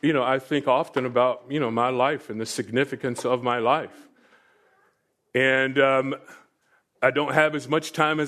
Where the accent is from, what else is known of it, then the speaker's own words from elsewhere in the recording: Florida, United States; I grew up in Florida, and there were some people that called me.